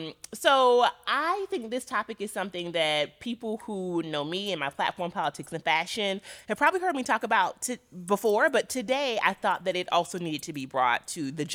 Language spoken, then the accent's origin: English; Florida, United States; I'm from Florida. I feel like South Florida is a completely different, like, part of the state.